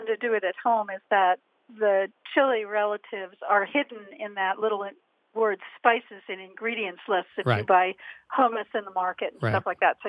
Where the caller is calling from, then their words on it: Long Beach Island, New Jersey, United States; Long Beach Island, New Jersey.